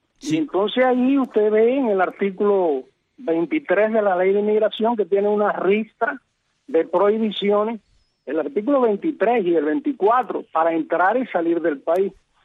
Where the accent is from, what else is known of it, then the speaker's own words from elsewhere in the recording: Puerto Padre, Las Tunas, Cuba; yo soy ciudadano cubano, vecino de aquí de Puerto Padre, domiciliado aquí